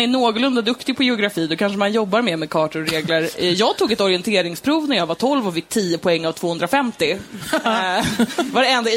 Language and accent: Swedish; Stockholm, Stockholm County, Sweden; Min pappa växte upp i Sandviken och jag växte upp i Stockholm.